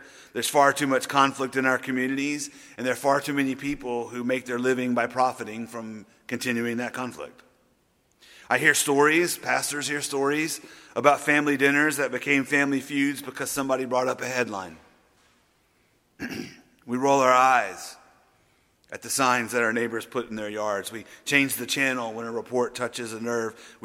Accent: Louisiana, United States; Oh, I'm from Louisiana. I can hold a grudge.

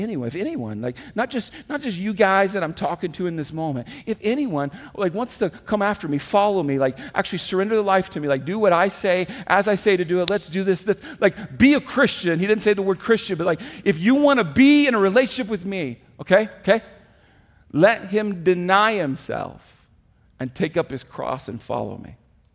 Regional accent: Kansas, United States; also born or lived in Indiana; now in South Dakota, United States; I grew up in Kansas, Indiana, and now 15 years as a South Dakotan, what I know about is controlled burns.

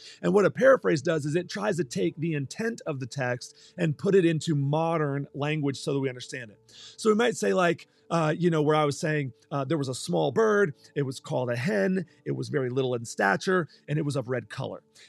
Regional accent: Texas, United States; because it's the other one that I kind of can speak a little bit growing up in Texas, which is Spanish.

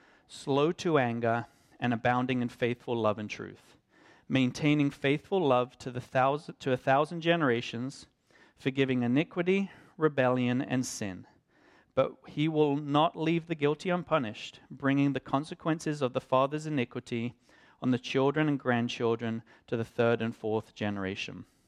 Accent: England, United Kingdom; I grew up in England. Every summer I come over to the States and I go to the great state of Indiana, where my mom grew up

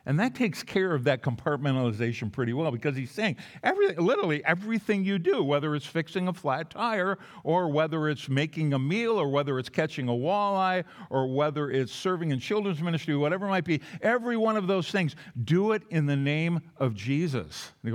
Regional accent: Duluth, Minnesota, United States; somebody asked me this morning where did I grew up in Duluth, Minnesota.

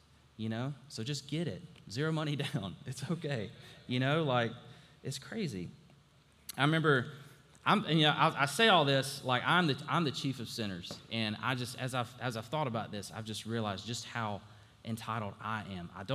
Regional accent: Alabama, United States; You know, I grew up in Alabama. I'm a Bama fan. Roll Tide.

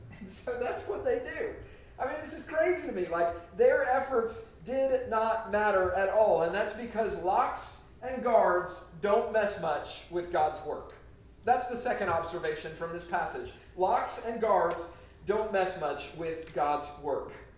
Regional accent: Florida, United States; I'm from Central Florida originally. We used to go to the beach all the time.

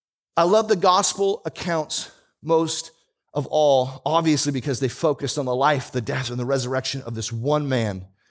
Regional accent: Bonney Lake, Washington, United States; by the way, I grew up in Bonnie Lake, Washington.

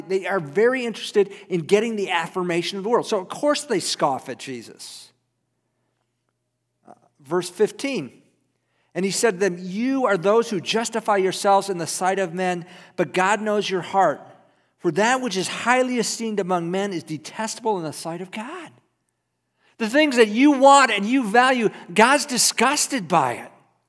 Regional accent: United States; Excuse me, I'm an American. I didn't play soccer.

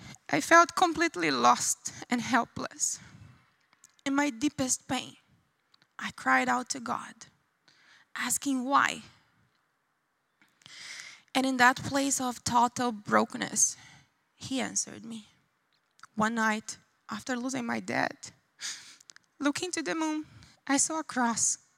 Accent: Brazil; So I grew up in Brazil in a family with faith.

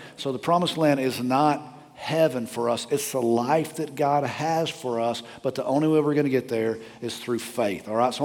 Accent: Oklahoma, United States; I'm from Oklahoma, I don't know if I'd ever even seen a charter bus.

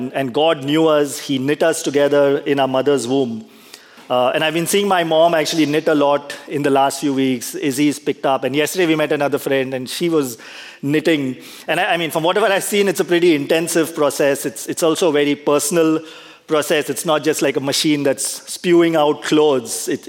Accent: India; moved away as an adult; now in United States; when we moved from India to US, it was obviously my employment, my job that kind of helped us move. And it's been 10 years.

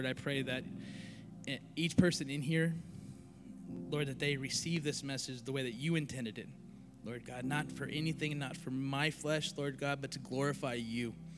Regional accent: Chandler, Arizona, United States; moved away; I'm from Chandler, Arizona. My family and I, we moved here in February of 22.

